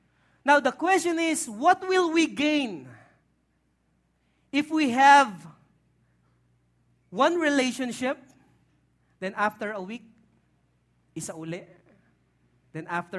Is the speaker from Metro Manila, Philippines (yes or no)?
yes; Tondo, Metro Manila, Philippines; You know, I was raised and grew up in Tondo. Sa Tondo, okay? Doon ako lumaki.